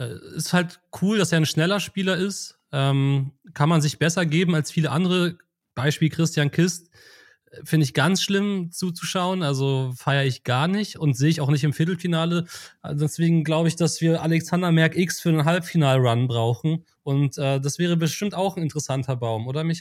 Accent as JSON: {"language": "German", "region": "Berlin", "country": "Germany", "said": "Also, auch als Berliner ist Kalka wirklich ein ekelhaft weiter Ritt."}